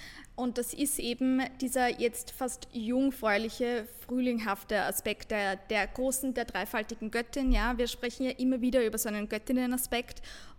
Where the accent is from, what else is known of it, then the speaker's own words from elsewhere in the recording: Austria; zum Beispiel Bregenz am Bodensee bei uns in Österreich